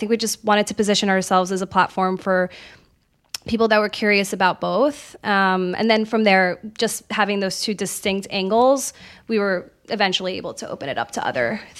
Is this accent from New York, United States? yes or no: yes; Queens, New York, United States; I moved to the city when I'm from Queens originally. I moved to the city when I was 17 and I just got into trouble.